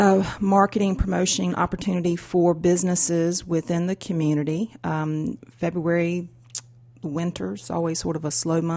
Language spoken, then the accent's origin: English; New Bern, North Carolina, United States; now in Carrboro, United States; I am from New Bern, North Carolina. I'm a native New Bernian, and my last position was with the city of New Bern.